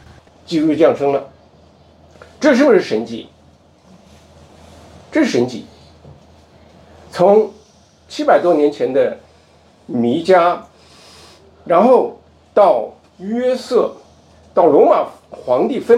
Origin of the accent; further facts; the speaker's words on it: Inner Mongolia, China; born there; 我出生在内蒙古，别人问我你是哪里人，我说我是内蒙人，因为我出生在内蒙。